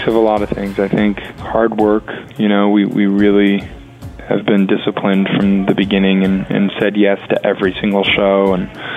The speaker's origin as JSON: {"language": "English", "town": "Las Vegas", "region": "Nevada", "country": "United States", "said": "You know, we're from Vegas, and the Vegas luck seems to have followed us."}